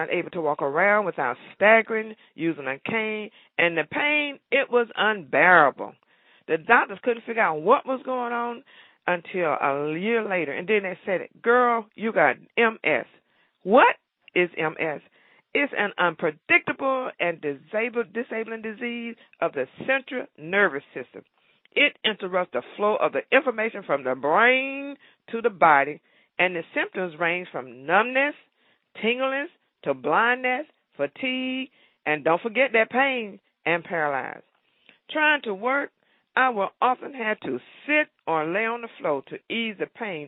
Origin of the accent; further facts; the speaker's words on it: New Bern, North Carolina, United States; I'm from New Bern, North Carolina.